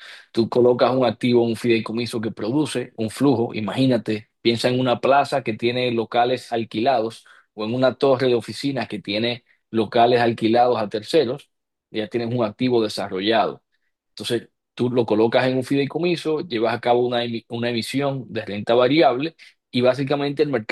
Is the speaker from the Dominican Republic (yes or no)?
yes; Dominican Republic; moved away as an adult; luego me fui fuera de República Dominicana cuando hice mi maestría. Y allá estudié con la persona que yo pienso que a nivel académico es superior a todo lo demás.